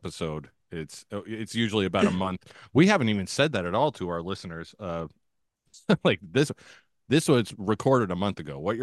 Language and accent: English; Scotland, United Kingdom; I am Scottish.